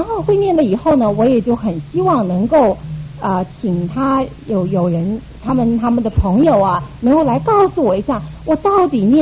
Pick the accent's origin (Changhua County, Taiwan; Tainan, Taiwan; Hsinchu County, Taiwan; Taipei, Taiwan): Tainan, Taiwan; born there; 我是出生在一个军人子弟的家庭，我们家有兄弟姐妹七个，我是在台南出生的。我们的家庭呢，就是一个民间信仰的一个家庭。